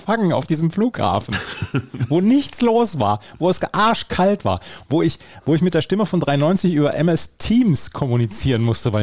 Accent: Bad Oeynhausen, North Rhine-Westphalia, Germany; ich komme ja aus Bad Oeynhausen.

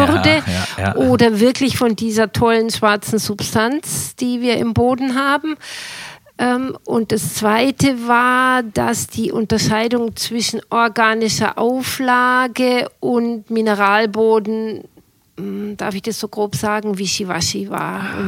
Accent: Bavaria, Germany; moved away as an adult; now in Göttingen, Germany; Also hier in Göttingen seit 18,5 Jahren, aber ich komme ja aus Bayern. Was man unter Umständen hören wird.

